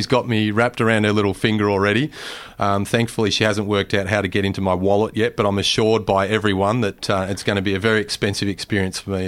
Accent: Mildura, Victoria, Australia; I grew up, you know, in a beautiful place on the mighty Murray River on King's Billabong

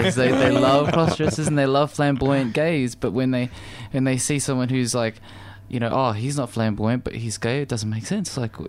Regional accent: Philippines; I spent most of my life growing up here

